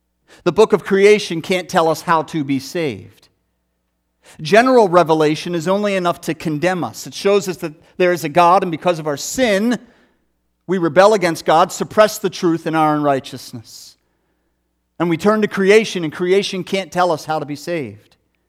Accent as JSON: {"language": "English", "region": "Pennsylvania", "country": "United States", "tie": "born or raised there", "said": "I grew up outside of Philadelphia. We would go down to the southern Jersey Shore for vacation."}